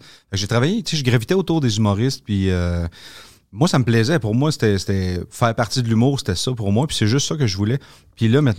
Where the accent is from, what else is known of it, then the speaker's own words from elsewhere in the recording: Shawinigan, Quebec, Canada; Moi, je suis de Shawinigan, mais j'avais commencé à travailler à Montréal après l'école de l'humour.